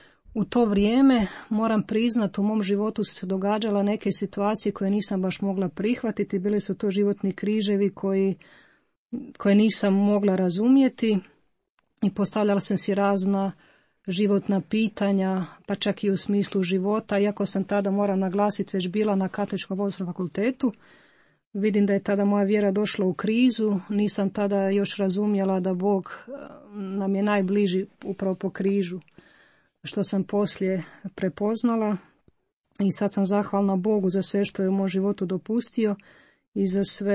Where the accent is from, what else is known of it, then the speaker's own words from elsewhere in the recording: Zagreb, City of Zagreb, Croatia; born there; dolazim iz jedne tradicionalne obitelji. Rođena sam 1986. godine u Zagrebu kao drugo od troje djece u svojoj obitelji.